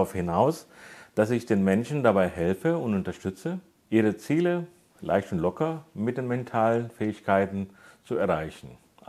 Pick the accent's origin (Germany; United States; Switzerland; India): India; Ich komme aus Indien